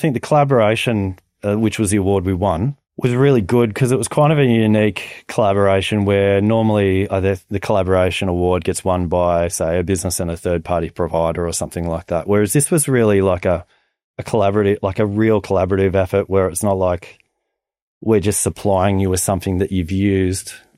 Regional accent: Newcastle, New South Wales, Australia; So it was really cool to be able to say, hey, I'm from Newcastle, or the Hunter, and I've had the opportunity to be a part of the process.

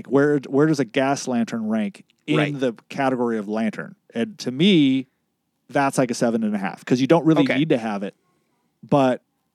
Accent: West Coast, United States; I come from the West Coast.

